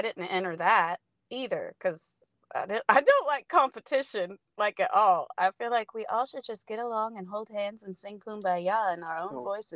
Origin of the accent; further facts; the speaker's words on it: Oklahoma, United States; I'm really from Oklahoma, yeah.